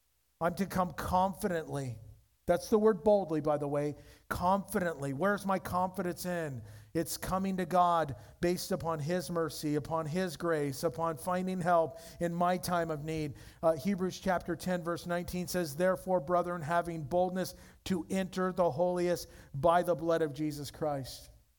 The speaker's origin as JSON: {"language": "English", "town": "Yorba Linda", "region": "California", "country": "United States", "tie": "born or raised there", "said": "I grew up in Yorba Linda, the land of gracious living."}